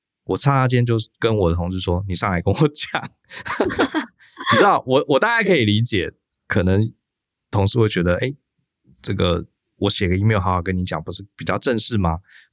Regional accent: Taiwan; 我们从小在台湾长大的，你永远会觉得我是一个螺丝钉

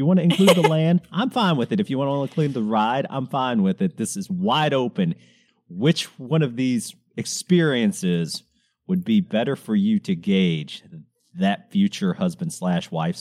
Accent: Kentucky, United States; Well, I live in Tennessee. I'm sure we get our fair share. I grew up in Kentucky and live in Tennessee, so I've had plenty of barbs thrown at me

